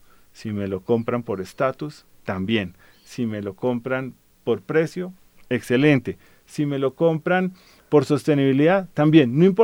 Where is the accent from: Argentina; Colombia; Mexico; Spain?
Colombia; a nosotros como colombianos nos costó 0 pesos formar esa persona